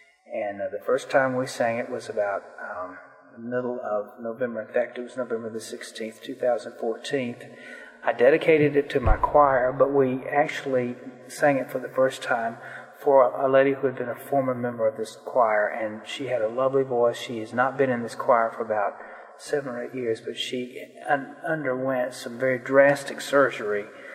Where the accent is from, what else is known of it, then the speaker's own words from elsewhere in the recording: Atlanta, Georgia, United States; I'm from Atlanta, Georgia.